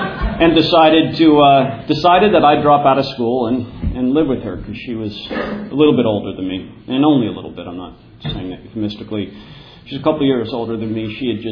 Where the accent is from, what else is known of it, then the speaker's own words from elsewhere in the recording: Brookline, Massachusetts, United States; I grew up in the Boston area, a little suburb of Boston called Brookline.